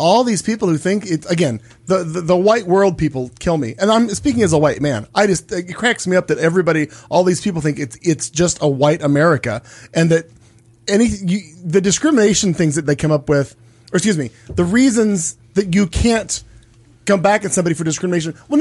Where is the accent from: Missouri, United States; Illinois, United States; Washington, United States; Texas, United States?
Missouri, United States; he's from my home state of Missouri.